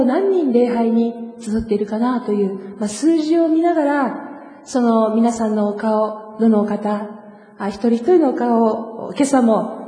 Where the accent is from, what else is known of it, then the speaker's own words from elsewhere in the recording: Kanagawa, Japan; 私の出身の神奈川は、地元、